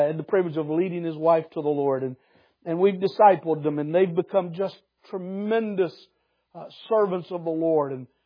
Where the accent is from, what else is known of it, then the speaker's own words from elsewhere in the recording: Charlotte, North Carolina, United States; I told her who I was, and that I was from the Charlotte area, and that I was a preacher visiting that area